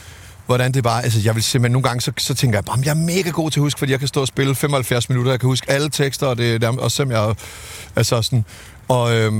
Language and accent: Danish; Zealand, Denmark; Jeg voksede op på Lolland, der var sgu ikke nogen, der havde et videokamera.